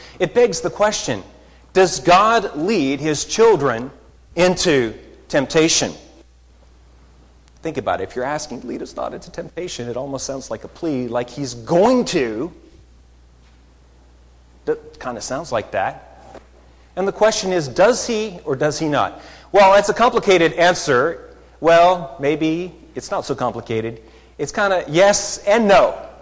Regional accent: Canada; Now, I was living in Canada at the time. I'm Canadian.

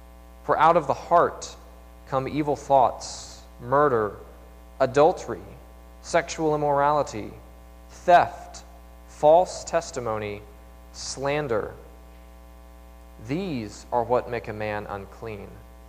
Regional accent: Black Mountain, North Carolina, United States; I'm from Black Mountain

